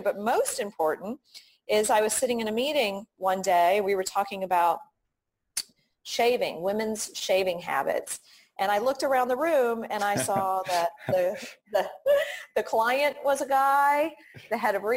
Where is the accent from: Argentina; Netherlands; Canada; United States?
United States; Texas; I grew up I grew up in Texas, and let's just say it was the early 90s